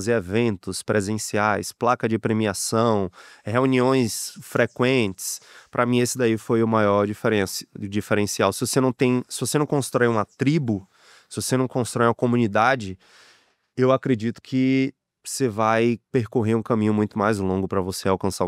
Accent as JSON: {"language": "Portuguese", "town": "Salvador", "region": "Bahia", "country": "Brazil", "tie": "born or raised there", "said": "que eu sou de Salvador, eu moro na Bahia. Nasci, cresci e continuo morando lá em Salvador. Amo o meu estado, amo minha cidade, minha cultura."}